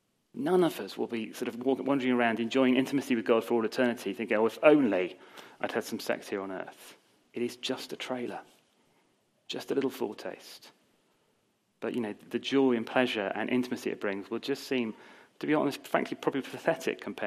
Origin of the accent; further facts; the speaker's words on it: United Kingdom; because we're British or whatever.